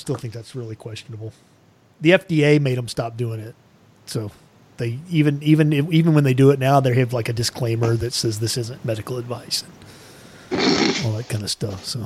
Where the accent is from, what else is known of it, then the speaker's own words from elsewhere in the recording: United States; Mutt. I'm an American mutt.